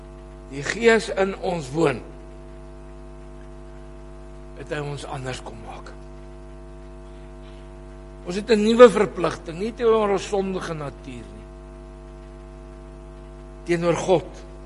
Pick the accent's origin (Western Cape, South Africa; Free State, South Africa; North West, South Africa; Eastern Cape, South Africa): North West, South Africa; Potchefstroom; Ek het as kind op school in Potch groot geword met een kinderhuis daar in die omgeving.